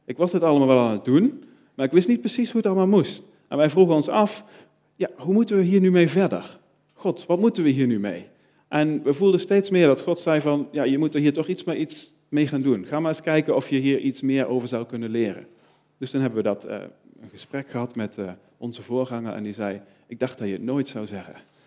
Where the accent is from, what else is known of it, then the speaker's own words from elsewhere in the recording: Beneden-Leeuwen, Gelderland, Netherlands; En ik ben dus opgegroeid in Beneden Leeuwen, dat is dus aan de andere kant van de Waal.